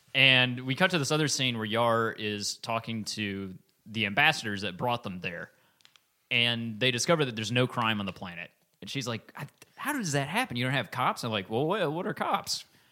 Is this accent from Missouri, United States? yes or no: no; Alabama, United States; I grew up 30 minutes outside of Montgomery.